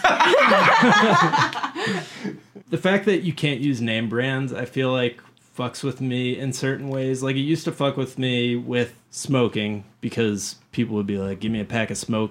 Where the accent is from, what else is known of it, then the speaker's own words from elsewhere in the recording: United States; I don't even know how to say that word. I'm so American.